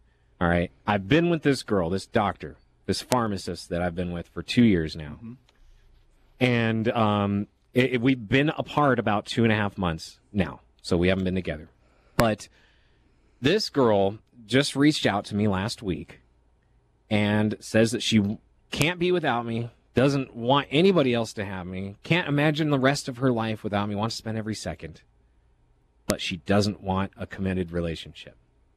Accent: United States; I am an American for sure.

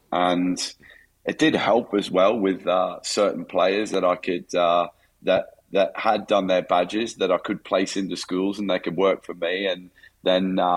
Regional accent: Newcastle, New South Wales, Australia; I got a call to go back to my hometown side and go and train with them. And that was the age of 34. And I went back to Newcastle in Australia and trained with them.

